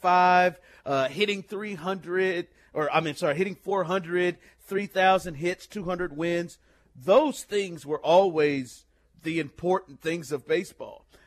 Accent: Kansas City, Missouri, United States; You can win a Cy Young, Clint, and I'm from Kansas City.

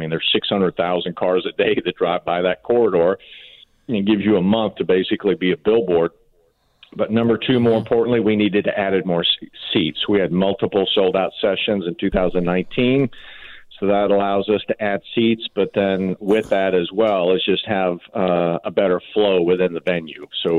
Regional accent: Rome, Georgia, United States; Let's do a little shout-out for Rome, Georgia, my hometown today.

